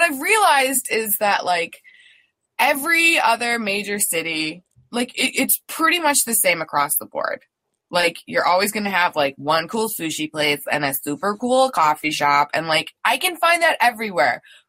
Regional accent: Chicago, Illinois, United States; Like, I've been here forever. I feel like it's ingrained in my personality. Like, I am a Chicagoan.

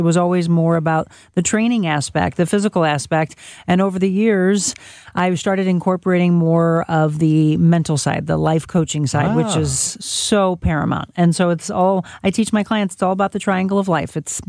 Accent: Florissant, Missouri, United States; Florissant, Missouri.

